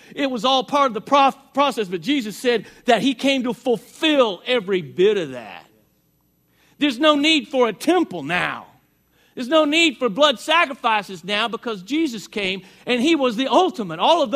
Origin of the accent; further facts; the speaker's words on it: Rosebud, Arkansas, United States; also born or lived in Searcy; I'm back home in my hometown of Rosebud and then Searcy.